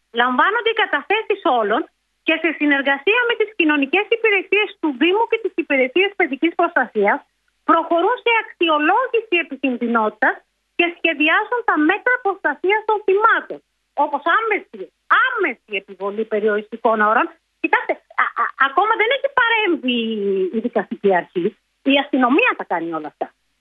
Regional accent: Peloponnese, Greece; αυτό που λέμε στο χωριό μου στη Μάνη

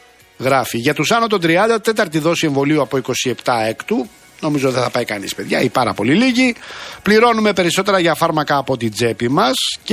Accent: Rafina, Attica, Greece; moved away; εγώ έχω φύγει και 30 χρόνια τώρα από τη Ραφίνα, αλλά εντάξει, είναι η πατρίδα μου, τι να κάνω.

